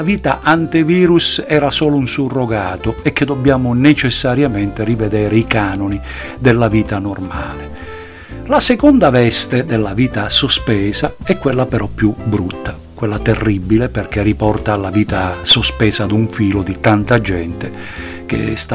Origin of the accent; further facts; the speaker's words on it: Calabria, Italy; dalla mia terra, la Calabria, in particolare da Cosenza